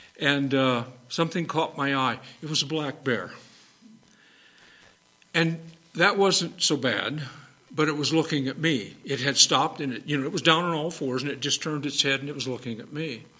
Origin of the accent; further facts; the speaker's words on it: Illinois, United States; And of course, I'm from Illinois.